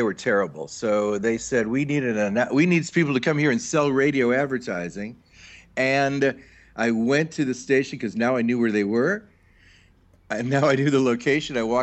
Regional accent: Detroit, Michigan, United States; Growing up in Detroit, great musical place to grow up with rock and Motown, soul, we had everything.

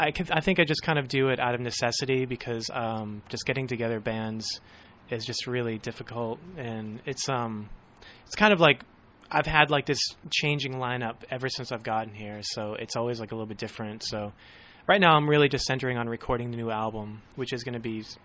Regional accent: Boston, Massachusetts, United States; now in Los Angeles, United States; Yeah, I grew up in Boston.

